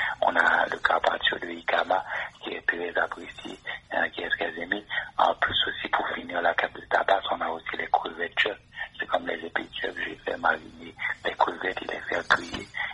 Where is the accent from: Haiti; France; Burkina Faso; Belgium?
Haiti; Mais moi, en grandissant en Haïti, on mangeait un riz différent chaque jour, chaque deux jours.